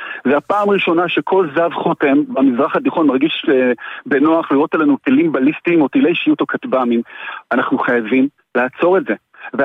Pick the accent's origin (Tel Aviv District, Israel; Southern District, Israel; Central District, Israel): Tel Aviv District, Israel; Tel Aviv; אני תל אביבי ואני מזדהה עם זה.